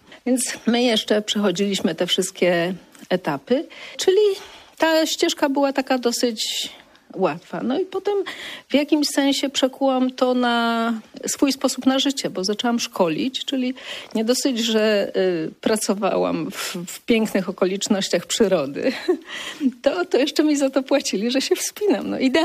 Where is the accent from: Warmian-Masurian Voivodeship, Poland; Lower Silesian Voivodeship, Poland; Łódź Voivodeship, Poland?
Lower Silesian Voivodeship, Poland; Wrocław; Ja się urodziłam we Wrocławiu i Wrocław jako wielkie miasto daje duże możliwości, więc jako małe dziecko mogłam spróbować wszystkiego.